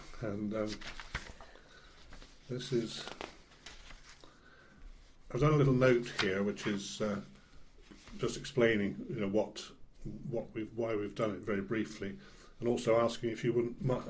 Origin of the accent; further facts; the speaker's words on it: South West England, United Kingdom; I'm not from Suffolk, I'm from Dorset.